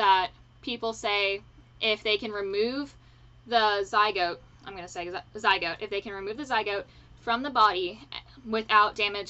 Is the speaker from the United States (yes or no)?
yes; New Jersey, United States; moved away as an adult; now in Texas, United States; So I was born and raised in New Jersey, for those of you who don't know.